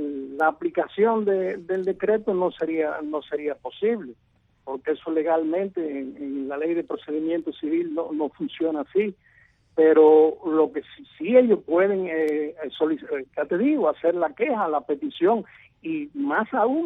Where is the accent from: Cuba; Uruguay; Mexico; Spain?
Cuba; yo como ciudadano cubano